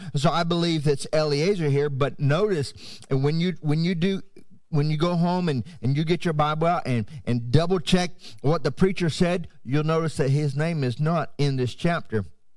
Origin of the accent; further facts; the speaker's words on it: Haiti; I grew up in Haiti, served there for 16 years alongside my dad.